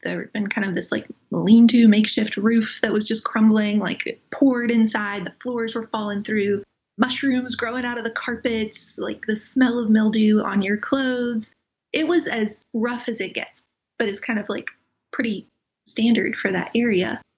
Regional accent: New England, United States; 12 years in, I'm really glad I'm from New England because I'm already salty.

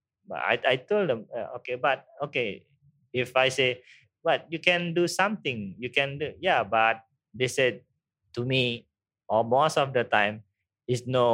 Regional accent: Bali, Indonesia; English is a second language; So yeah, I'm originally from Bali. I born here.

